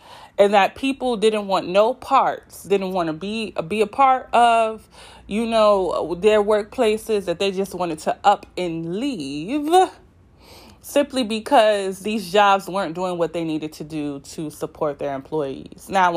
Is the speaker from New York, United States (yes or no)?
yes; Rochester, New York, United States; working through the Summer of Opportunity program in my hometown of Rochester.